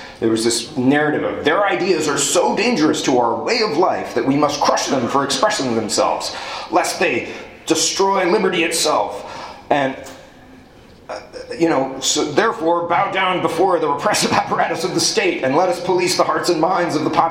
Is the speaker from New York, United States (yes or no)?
no; New Orleans, Louisiana, United States; also born or lived in Madison; now in San Francisco Bay Area, United States; I grew up in New Orleans. Of course, there was all sorts of scandals of Klan members in the force. And then I moved to the Bay Area, well, by way of Madison, but whatever. Now I'm in the Bay Area